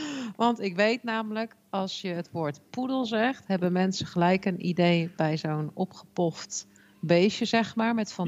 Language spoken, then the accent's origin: Dutch; Netherlands; nu weet ik ook wel dat wij als Nederlanders ook wel anders met onze huisdieren omgaan dan over het algemeen de Fransen.